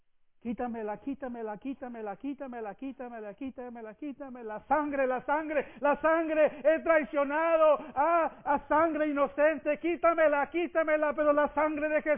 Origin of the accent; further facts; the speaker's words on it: Mexico; now in United States; soy mexicano porque así Dios lo dispuso. Amén. Así lo quiso Dios. Determinó que nosotros habitásemos en Estados Unidos